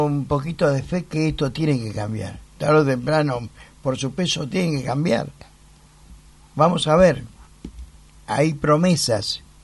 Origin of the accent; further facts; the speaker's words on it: Argentina; Lamentablemente estamos en el mismo barco, somos todos argentinos